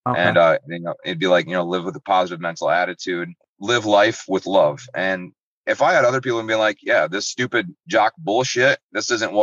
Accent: Muskegon, Michigan, United States; I'm from Muskegon. That's all I know. They call it Ski Town, I think.

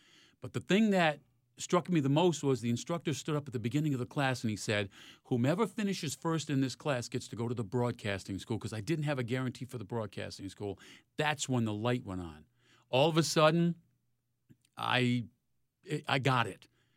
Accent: Rhode Island, United States; now in Chicago, United States; came back home, went to college on the GI Bill at Rhode Island College, worked at my hometown TV station doing weekend sports at WPRI-TV

